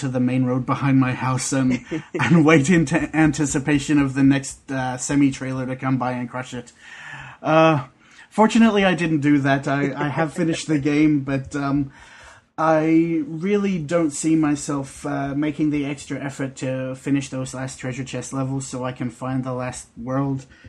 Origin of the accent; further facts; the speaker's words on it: Australia; Being Australian, I can verify that.